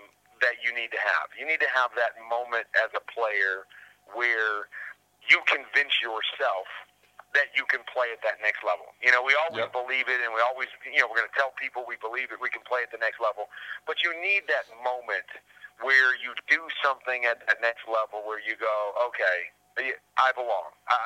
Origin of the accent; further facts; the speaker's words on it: Cedar Rapids, Iowa, United States; And I grew up in Cedar Rapids, Iowa. So in Iowa, we didn't have a pro sports team.